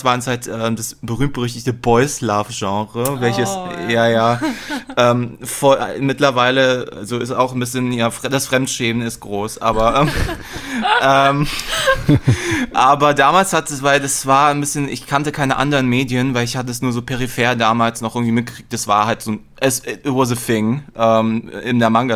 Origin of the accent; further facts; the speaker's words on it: Berlin, Germany; bin einer der seltenen Spezies namens gebürtiger Berliner. Und ich weiß. Und genau, bin auch in Mitte aufgewachsen, bin aber mittlerweile auch Teilzeit Schöneberger.